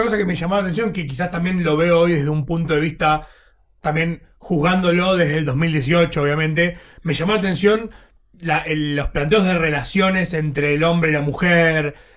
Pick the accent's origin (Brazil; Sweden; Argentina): Argentina; Buenos Aires Province; Sí, la realidad también es que nosotros sí somos de Buenos Aires, sí. Y cerca de la capital, digamos.